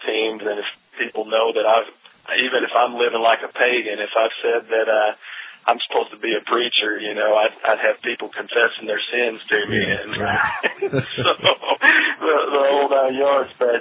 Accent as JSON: {"language": "English", "region": "Tennessee", "country": "United States", "tie": "born or raised there", "said": "I knew I wasn't supposed to stay in my hometown back in Tennessee."}